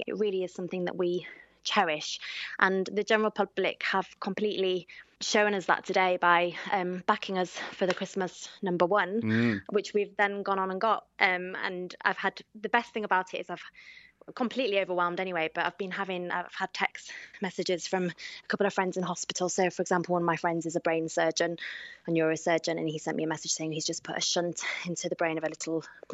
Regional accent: Yorkshire and the Humber, United Kingdom; I'm from the north of England. I'm from Yorkshire, where we're slightly awkward.

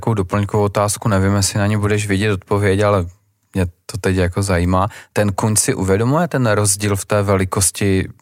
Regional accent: Moravia, Czechia; jak se u nás na Moravě říká

